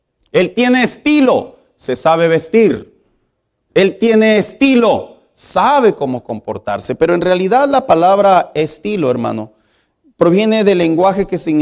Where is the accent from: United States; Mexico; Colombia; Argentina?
Mexico; Chihuahua; accent: norteño; A los que somos del estado de Chihuahua, ¿cómo nos dicen? Nos dicen norteños. Y nos dicen que nosotros pronunciamos mucho ¿cuál? La leche, la che.